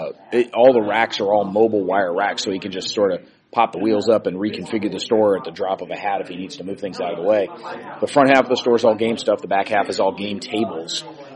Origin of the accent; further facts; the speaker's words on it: the South, United States; It's not just because I'm from the South and we lost.